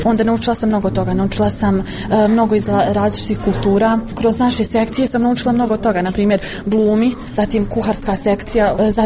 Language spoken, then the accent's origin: Bosnian; Jajce, Federation of Bosnia and Herzegovina, Bosnia & Herzegovina; Kod nas je u Jajcu takva situacija, pošto ja dolazim iz Jajca, to je jedna mala sredina.